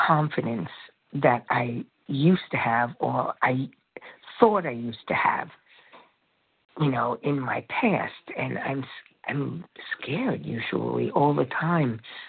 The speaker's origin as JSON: {"language": "English", "region": "North Carolina", "country": "United States", "said": "from North Carolina."}